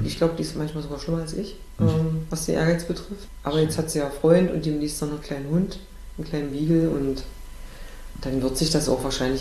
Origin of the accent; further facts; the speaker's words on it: East Germany, Germany; da warst du ja auch in der Minderheit als Ossi.